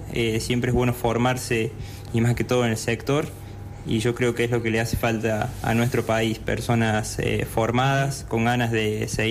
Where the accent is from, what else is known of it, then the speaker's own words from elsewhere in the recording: Salsipuedes, Córdoba, Argentina; now in Río Cuarto, Argentina; No, soy de un pueblo llamado Salsipuedes, en el centro de Córdoba, departamento Colón, así que ahí provengo.